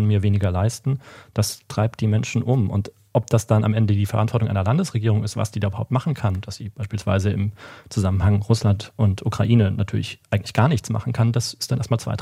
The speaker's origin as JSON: {"language": "German", "region": "Saxony", "country": "Germany", "said": "Und was Schlimmeres kann man sich als Sachse überhaupt nicht vorstellen."}